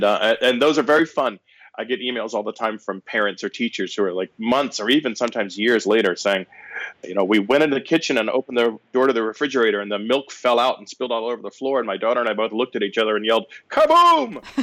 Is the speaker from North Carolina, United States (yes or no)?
yes; North Carolina, United States; And I grew up in North Carolina, and the North Carolina School of Science and Mathematics is a two-year residential high school there.